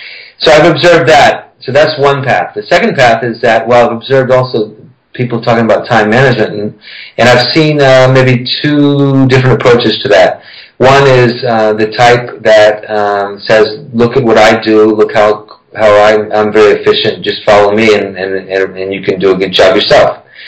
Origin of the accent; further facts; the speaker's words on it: New Orleans, Louisiana, United States; moved away as an adult; now in France; Well, it really has nothing to do with growing up in New Orleans. I just my first job outside of school was in France.